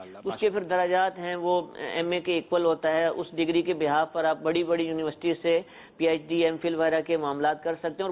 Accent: Wah Cantonment, Punjab, Pakistan; اور میرا تعلق واہ کینٹ سے ہے، واہ Kent model city for education Pakistan میں کہا جاتا ہے

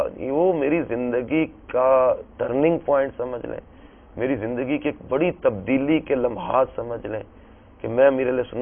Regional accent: Mandi Bahauddin, Punjab, Pakistan; چھوٹا سا ہمارا علاقہ ہے منڈی بار برٹن جہاں سے میں بلانگ کرتا ہوں.

